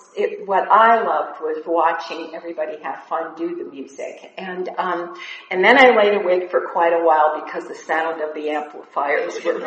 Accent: Chicago, Illinois, United States; now in Flower Mound, United States; I was raised in Chicago, so I'm not completely a Texan. However, I've been there 46 years, but that does not count when you live in Texas.

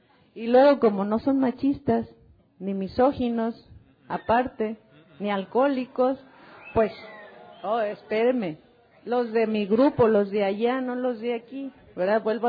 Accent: Tequila, Jalisco, Mexico; mi pueblo pichurriento es mundialmente conocido porque pues ahí hacemos el tequila. Ahí se inventó, ¿verdad? Y hacemos feliz a mucha gente todavía ahí en Tequila

